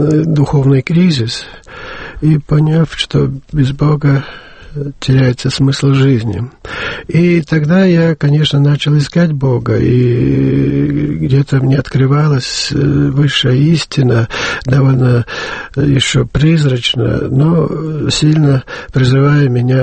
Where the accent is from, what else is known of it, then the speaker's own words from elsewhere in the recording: Latvia; Я не еврей, я латыш.